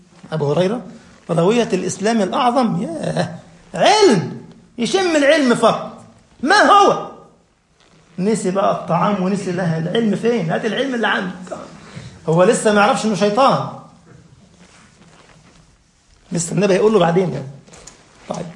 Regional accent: Egypt; حتى احنا عندنا في مصر يقول لك كده باللغة الدارجة التالتة تابتة

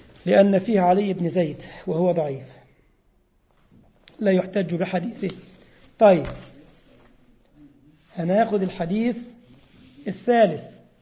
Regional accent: Egypt; يعني كما يقال عندنا في مصر، بيجيب لك من كل فيلم أغنية

